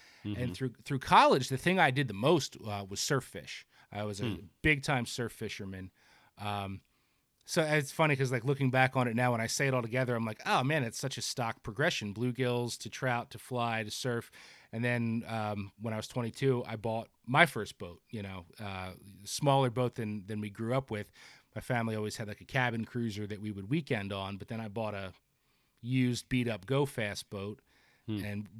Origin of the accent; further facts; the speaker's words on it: New Jersey, United States; and of course I'm from Jersey, so you know, a lot of people love to make fun of Jersey, right? It's the armpit of the nation.